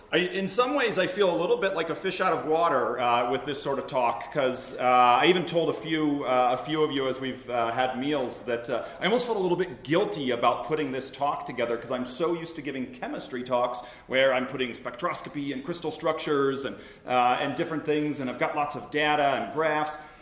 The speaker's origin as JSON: {"language": "English", "town": "Eugene", "region": "Oregon", "country": "United States", "tie": "born or raised there", "lives_now": "Twin Cities, United States", "said": "You can see they're both supporting my hometown, not theirs. Eugene, Oregon, is where I grew up."}